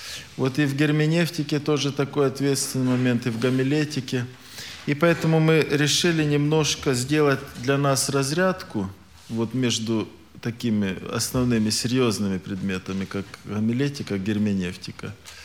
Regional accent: Timashevsk, Krasnodar Krai, Russia; из Тимошевска.

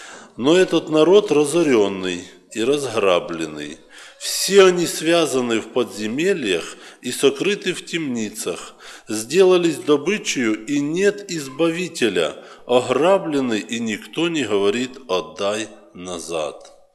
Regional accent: Odesa Oblast, Ukraine; я с Украины, Одесская область.

